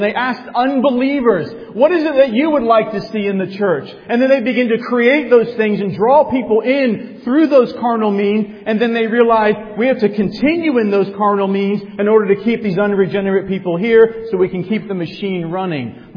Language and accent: English; United States; I think being an American does not help in this area.